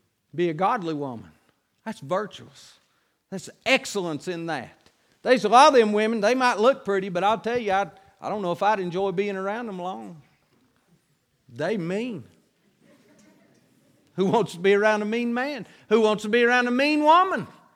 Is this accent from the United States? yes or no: yes; United States; born there; I praise God that I was born in America.